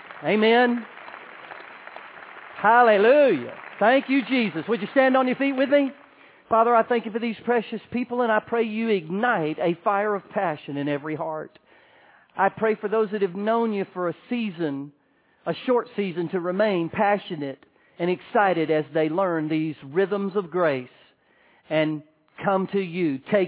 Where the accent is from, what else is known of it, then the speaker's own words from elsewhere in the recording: Orlando, Florida, United States; And I'm from Orlando, Florida. I'd never built a fire.